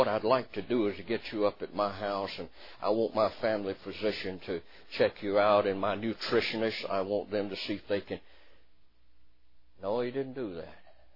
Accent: North Carolina, United States; born there; But I was born in the Bible Belt in eastern North Carolina, between Kinston and New Bern, a little town that had one blinker light, 800 population, one city limit sign

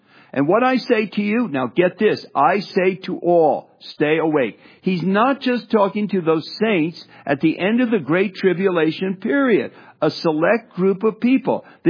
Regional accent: New Jersey, United States; moved away as an adult; So, I was in New Jersey 2 years ago. It's my home state. I've lived my first 20 years there and been there well over 100 times since.

